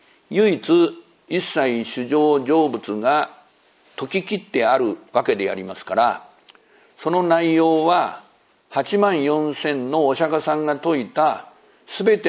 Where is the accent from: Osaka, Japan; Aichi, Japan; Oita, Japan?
Aichi, Japan; born there; 私は愛知県生まれなんですけど名古屋行ったことないんですので